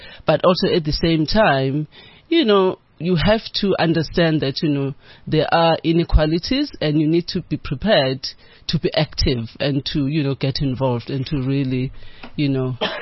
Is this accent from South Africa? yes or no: yes; KwaZulu-Natal, South Africa; I grew up in KwaZulu-Natal. I was born there. And my parents were in business. You know, they ran a small shop in the community.